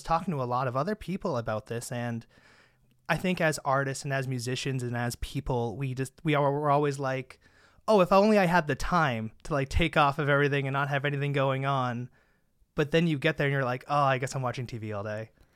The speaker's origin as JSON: {"language": "English", "region": "Massachusetts", "country": "United States", "tie": "born or raised there", "said": "I grew up in Massachusetts, so I grew up on the South Shore."}